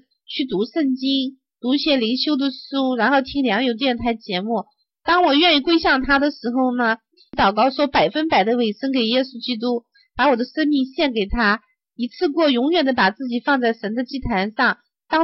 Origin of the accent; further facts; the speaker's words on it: China; 我是中国的